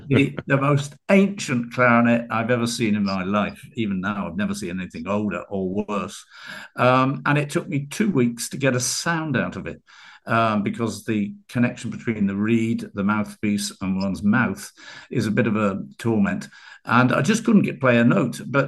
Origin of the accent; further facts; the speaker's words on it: Portsmouth, South East England, United Kingdom; born there; Well, I was born in Portsmouth in the UK.